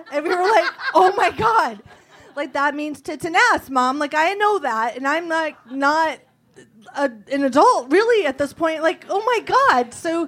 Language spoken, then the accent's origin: English; Michigan, United States; And we're from the Midwest. We're from Michigan.